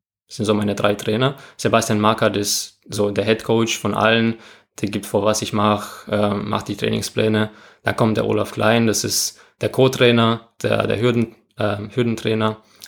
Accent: Moldova; now in Germany; Das war der Jahr, wo ich allgemein nach Deutschland gekommen bin. Ich komme ja aus Moldawien.

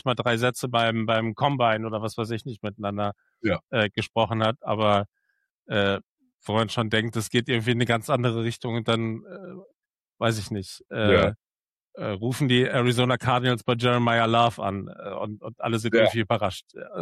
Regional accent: Germany; Das ist als Deutscher muss man das ja hören oder will man das ja hören

